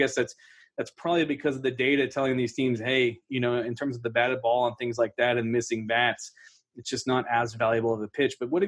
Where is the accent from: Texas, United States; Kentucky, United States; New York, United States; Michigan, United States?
Texas, United States; Spring; I grew up in the Spring Klein area